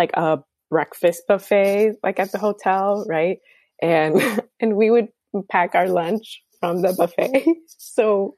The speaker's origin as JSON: {"language": "English", "town": "Chicago", "region": "Illinois", "country": "United States", "tie": "born or raised there", "said": "I grew up in Chicago"}